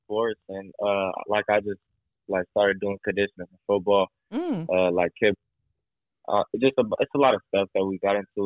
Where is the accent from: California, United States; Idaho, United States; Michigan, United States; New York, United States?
California, United States; Lancaster; I'm from Lancaster, California. I've been doing shows from SoCal.